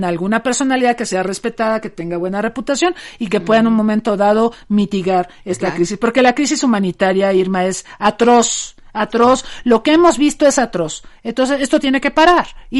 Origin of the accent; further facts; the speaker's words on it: Mexico; yo soy mexicana